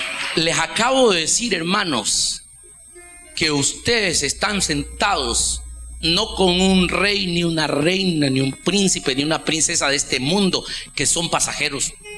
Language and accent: Spanish; El Salvador; me sentí muy honrado como salvadoreño.